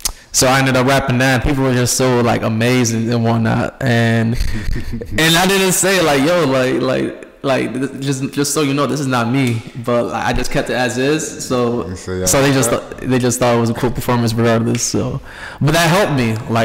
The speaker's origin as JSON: {"language": "English", "town": "Rochester", "region": "New York", "country": "United States", "tie": "born or raised there", "lives_now": "New York City, United States", "said": "But I came from, a small town. Like, you know, I was raised in Rochester, New York."}